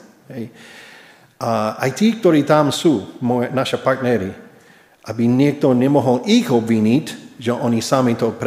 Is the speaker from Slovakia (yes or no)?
no; United States; Sice som Američan, ale stotožním aj s vami.